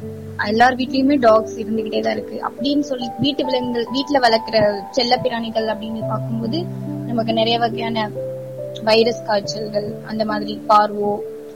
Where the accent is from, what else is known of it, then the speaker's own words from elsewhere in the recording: Krishnagiri, Tamil Nadu, India; என்னோட சொந்த ஊர் வந்து கிருஷ்ணகிரி.